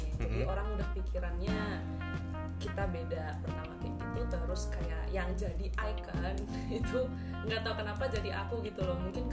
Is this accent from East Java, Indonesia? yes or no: yes; Madiun, East Java, Indonesia; Asli Madiun.